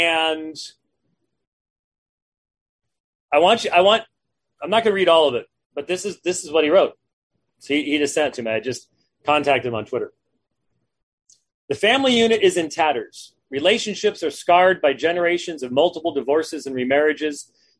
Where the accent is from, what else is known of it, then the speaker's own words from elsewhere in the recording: Scotland, United Kingdom; We're both Scottish too, which is sort of frightening.